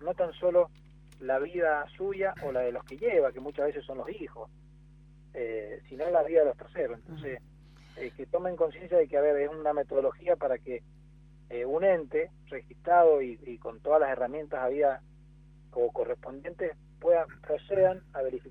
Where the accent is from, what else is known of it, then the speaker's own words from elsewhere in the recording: Argentina; así somos los argentinos, esperamos hasta el último día para hacer las cosas